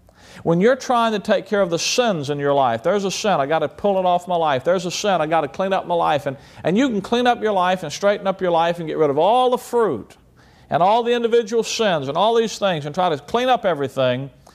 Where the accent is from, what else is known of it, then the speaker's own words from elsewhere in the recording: Alabama, United States; now in Chicago area, United States; I used to live in Alabama, born and raised in Alabama. My family, we lived there for many years before we moved to the Chicago area.